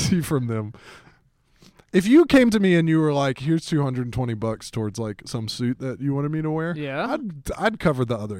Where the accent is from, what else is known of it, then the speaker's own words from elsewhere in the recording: Atlanta, Georgia, United States; but I grew up in Atlanta, Georgia.